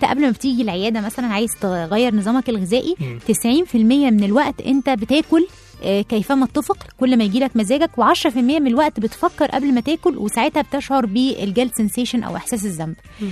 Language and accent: Arabic; Egypt; أكيد دي مشكلتنا كمصريين